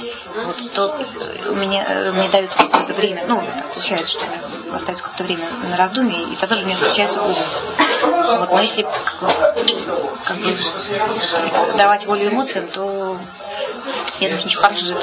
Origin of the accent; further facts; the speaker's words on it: Saint Petersburg, Russia; Родилась я в Санкт-Петербурге, выросла в Санкт-Петербурге, и сейчас, так сказать, большее время я живу в Санкт-Петербурге.